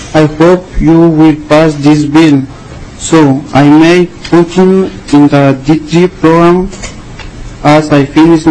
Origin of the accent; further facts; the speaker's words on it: Guatemala; now in Minneapolis, United States; I am from Guatemala. When I was in my country, I dedicated myself to working with my father in the harvest from Monday to Saturday.